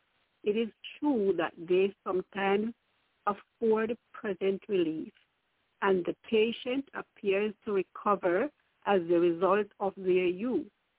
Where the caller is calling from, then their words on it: Queens, New York, United States; from New York, from Queens, New York.